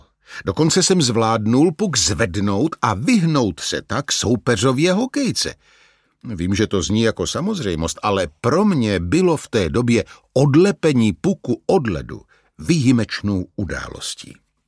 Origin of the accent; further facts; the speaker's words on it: Český Těšín, Moravian-Silesian Region, Czechia; Od 6 let jsem hrál u nás v Těšíně hokej. Moc mě to bavilo.